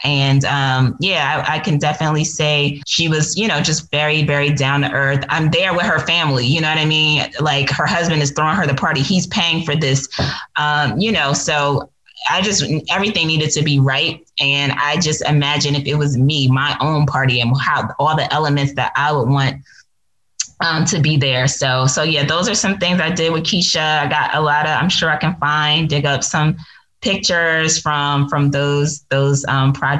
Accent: East Coast, United States; also born or lived in Berkeley; I grew up most of my life on the East Coast, but I was born in the Bay Area and Berkeley.

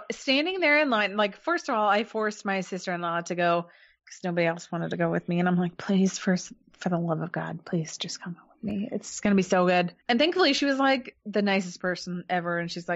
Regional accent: Kansas City, United States; He said, where are you from? We said, we're from Kansas City.

